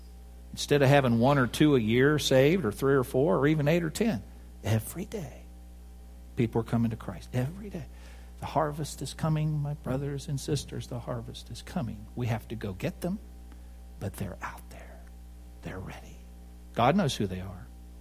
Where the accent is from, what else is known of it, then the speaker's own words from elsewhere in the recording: United States; I'm an American. I own my house.